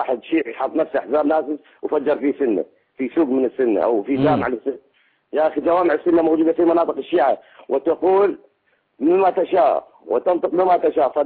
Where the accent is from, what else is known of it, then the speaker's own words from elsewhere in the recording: Iraq; انا عراقي موجود من البيت وقاعد بنفس البلد.